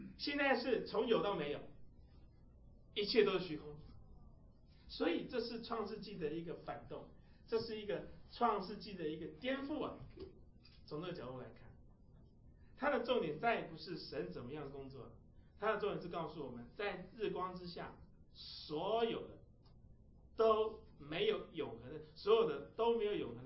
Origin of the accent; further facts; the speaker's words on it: China; 那这我们中国人最了解，是不是？中国不知道换了多少朝代，是不是？